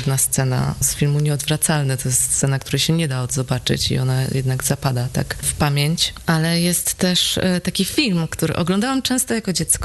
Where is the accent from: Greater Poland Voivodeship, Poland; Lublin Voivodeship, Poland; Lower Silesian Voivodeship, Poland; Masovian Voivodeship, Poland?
Masovian Voivodeship, Poland; bo ja jestem ze wsi, pod Warszawą, ale ze wsi